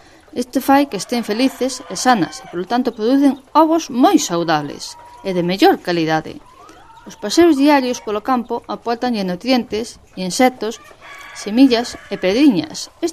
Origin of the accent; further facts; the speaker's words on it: A Estrada, Galicia, Spain; son da Estrada, pero vivo nunha aldea que se chama Remesar. É un lugar moi tranquilo, xa que está apartado, temos moito monte, campo, aire puro, silencio e moita tranquilidade.